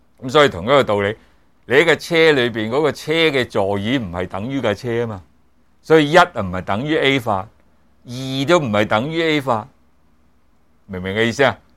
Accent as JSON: {"language": "Cantonese", "country": "China", "said": "或者我们中国人说什么杯弓蛇影，明白吗？"}